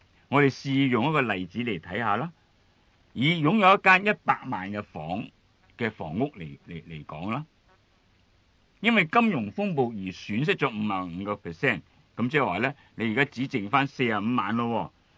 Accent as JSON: {"language": "Cantonese", "country": "Hong Kong", "said": "我要同你思想一下我哋香港人嗰种身份嘅改变"}